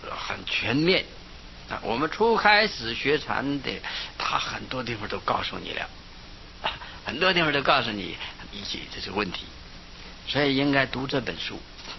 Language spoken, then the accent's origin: Chinese; China; 是智者大师，是我们中国人啊。